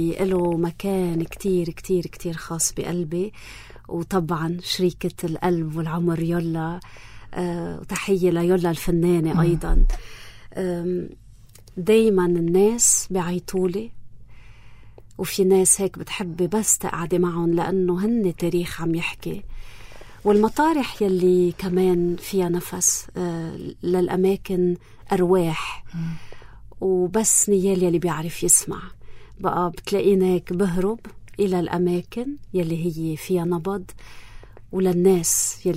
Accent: Lebanon; انا جاي من لبنان

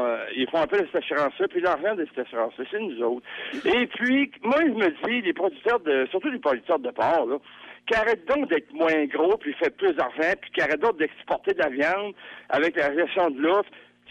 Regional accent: La Pocatière, Quebec, Canada; moi, je viens de la Pocassière

